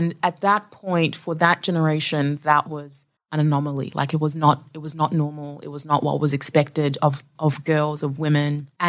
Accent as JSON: {"language": "English", "country": "Zambia", "said": "So I'm originally from Zambia. So Zambia was colonized by the British."}